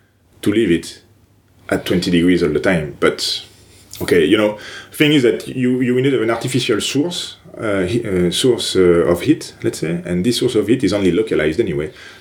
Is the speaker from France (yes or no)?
yes; France; born or raised there; English is a second language; moved away as an adult; also born or lived in Toronto, Canada